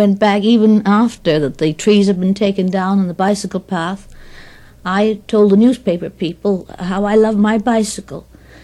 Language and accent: English; Toronto, Ontario, Canada; born there; I was born in Toronto, Canada. And so was my father and my mother.